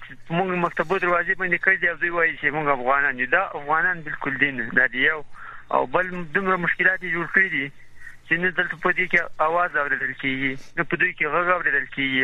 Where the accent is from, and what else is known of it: Paktia, Afghanistan